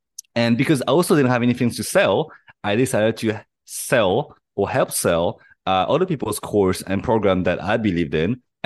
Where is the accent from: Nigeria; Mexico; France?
France; I was born and raised in France.